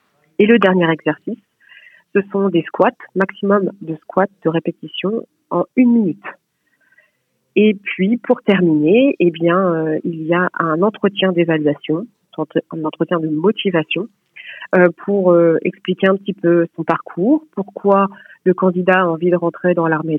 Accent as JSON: {"language": "French", "town": "Caen", "region": "Normandy", "country": "France", "moved": "yes", "said": "partir de chez soi pour pouvoir, comme moi j'ai pu le faire, puisque je suis de Caen, il y a 20 ans"}